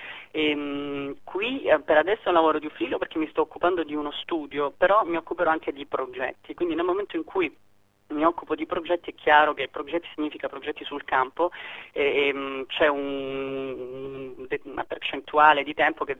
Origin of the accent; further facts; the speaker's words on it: Calabria, Italy; also born or lived in London / Paris / Washington; now in Beirut, Lebanon; In virtù del fatto che sono calabrese e volevo riavvicinarmi al bacino mediterraneo dopo tutti questi anni spesi tra Londra, Parigi, Washington